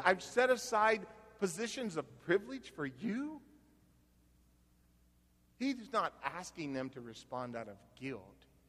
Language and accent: English; Phoenix, Arizona, United States; I go, yeah, I know. I'm from Phoenix.